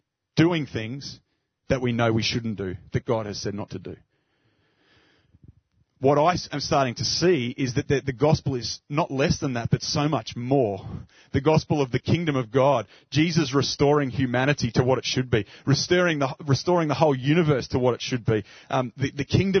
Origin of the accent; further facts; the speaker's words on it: Australia; It might be because I'm Australian, but I read this in a particular way